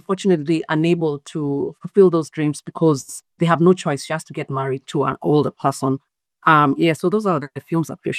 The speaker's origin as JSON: {"language": "English", "country": "Kenya", "moved": "as an adult", "lives_now": "Australia", "said": "I came from Kenya to Australia in 2006 to study nursing."}